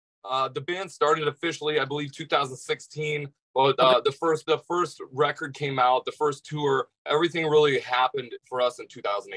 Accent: Nebraska, United States; I grew up in Nebraska. He grew up in New Jersey. But we came from this very punk rock background.

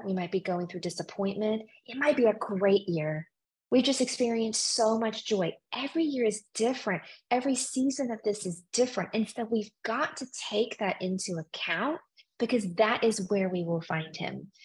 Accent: Louisiana, United States; I mean, I'm from Louisiana.

